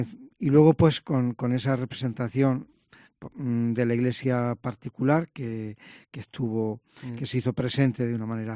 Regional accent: Madridejos, Castilla-La Mancha, Spain; moved away as an adult; yo siento mi pueblo naturalmente porque las raíces del pueblo natal pues uno las lleva, ¿no? Pero yo salí con 18 años de Madridejos a trabajar a Madrid

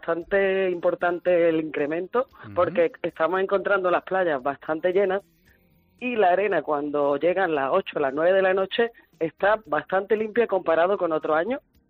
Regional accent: Málaga, Andalusia, Spain; como malagueña y usuaria de la playa

